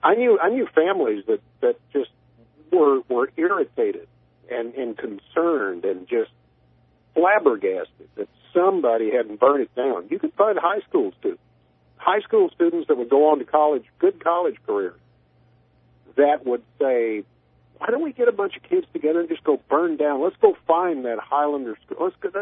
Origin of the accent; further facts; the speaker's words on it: Tennessee, United States; Being born in Middle Tennessee, growing up in Eastern Tennessee, a lot of what that fine gentleman was speaking about rings ever so true.